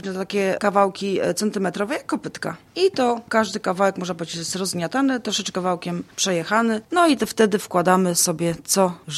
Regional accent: Radzyń Chełmiński, Kuyavian-Pomeranian Voivodeship, Poland; bo ja ogólnie pochodzę z województwa kujawsko-pomorskiego, z Radzenia Chomińskiego

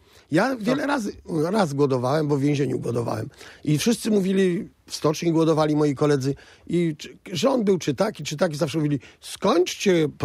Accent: Białogard, West Pomeranian Voivodeship, Poland; born there; urodziłem się w Białogardzie, rosyjski nie jest dla mnie problemem.

